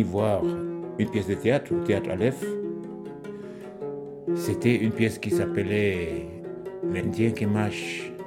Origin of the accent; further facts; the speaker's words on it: Cameroon; moved away as an adult; now in France; Je suis Camerounais, je suis conteur, musicien, comédien. Je vis en France depuis les années 2003.